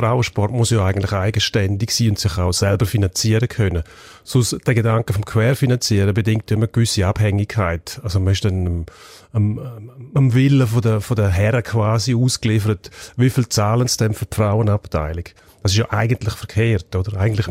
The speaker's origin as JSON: {"language": "German", "country": "Switzerland", "said": "Bei uns in der Schweiz noch nicht so in dem Maß wie zum Beispiel in Deutschland, Spanien, Frankreich zum Beispiel"}